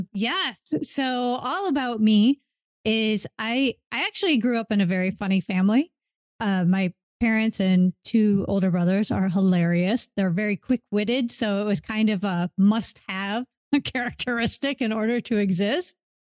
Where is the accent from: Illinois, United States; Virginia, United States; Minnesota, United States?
Illinois, United States; Chicago; now in Las Vegas, United States; I grew up in the Chicago area. Uh-huh. But at the time that I went to college, I went to University of Nevada, Las Vegas, and I stayed there.